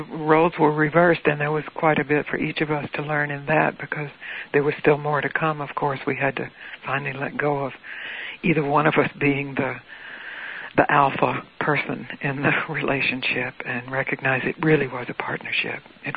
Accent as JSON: {"language": "English", "region": "Mississippi", "country": "United States", "tie": "born or raised there", "said": "I was brought up in Mississippi. Eli was brought up in New York City."}